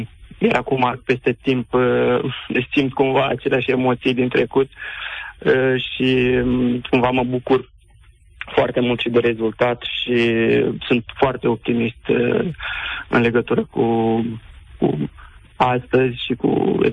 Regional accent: Moldova; now in Pitești, Romania; și vă sunt de la Pitești. Dar ca un mic preambul, eu m-am născut în Republica Moldova, chiar la frontiera cu Găgăuzia actuală.

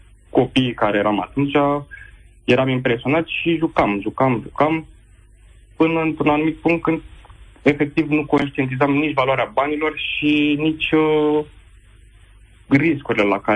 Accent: Tulcea, Tulcea County, Romania; now in Bucharest, Romania; Sunt din Tulcea, acum studiez în București.

